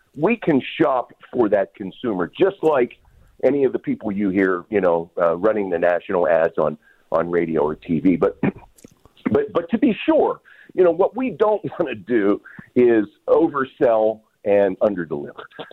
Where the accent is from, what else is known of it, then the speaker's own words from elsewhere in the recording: Canonsburg, Pennsylvania, United States; Grew up, I was born and raised in Canonsburg, graduated from Canon Mac. And while I've traveled a lot due to my career, I moved back here in 2008